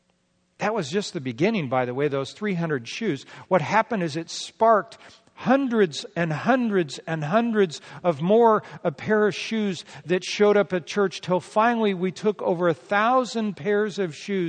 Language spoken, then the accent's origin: English; United States; And by the way, as an American, I couldn't recognize most of it.